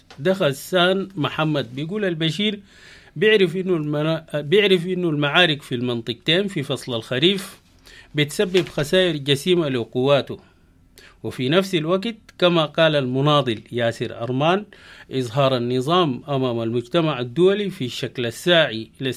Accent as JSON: {"language": "Arabic", "country": "Sudan"}